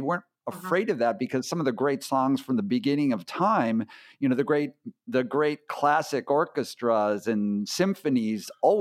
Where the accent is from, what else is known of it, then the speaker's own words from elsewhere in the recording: Minneapolis, Minnesota, United States; now in San Diego, United States; I live in San Diego now, but I grew up in Minneapolis.